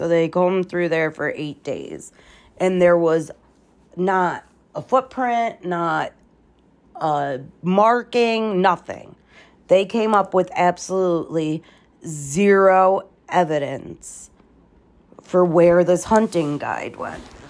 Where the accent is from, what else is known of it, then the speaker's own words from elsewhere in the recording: Northeast, United States; I'm from the Northeast, and I've been there multiple times.